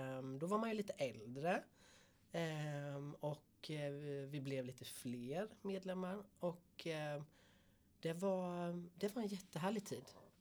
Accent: Aneby, Jönköping County, Sweden; Jag växte upp på Hallonstigen 10 här i Aneby.

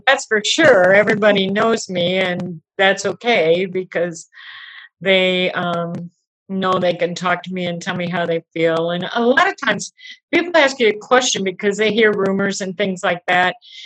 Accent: Durand, Michigan, United States; born there; I was born here in Duran. Duran used to have a hospital. I was born at the hospital.

